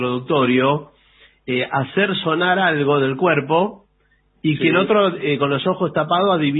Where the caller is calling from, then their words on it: Mendoza, Argentina; de Mendoza